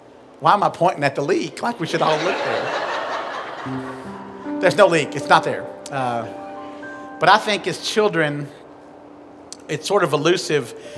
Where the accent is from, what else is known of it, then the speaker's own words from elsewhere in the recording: Huntsville, Alabama, United States; I grew up in Huntsville at Jackson Way Baptist Church